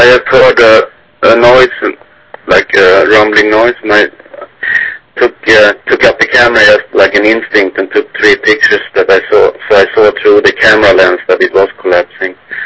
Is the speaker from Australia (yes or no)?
no; Sweden; moved away as an adult; now in United States; I'm from Sweden